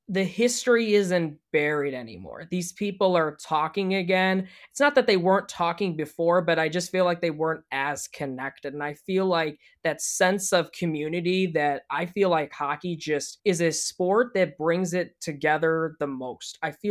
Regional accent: Chicago, Illinois, United States; I'm from Chicago, so I'm a huge Blackhawks fan.

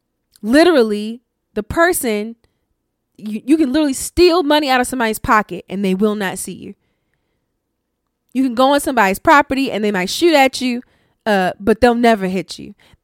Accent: Baltimore, Maryland, United States; another informant from my hometown of Baltimore

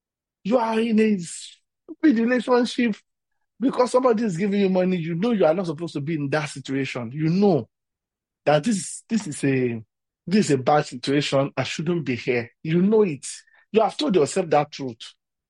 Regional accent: Ibadan, Oyo, Nigeria; Please be considerate of the fact that I grew up in Ibadan or your state.

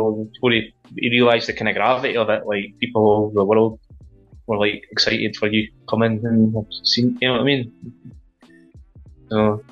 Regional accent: Dumfries, Scotland, United Kingdom; I'm from a town in Scotland called Dumfries. It's quite a small town, about 40,000 people.

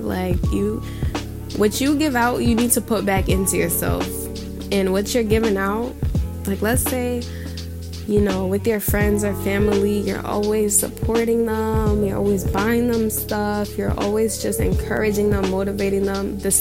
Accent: New York, United States; I'm a 17-year-old. I grew up in New York, and I'm a Leo.

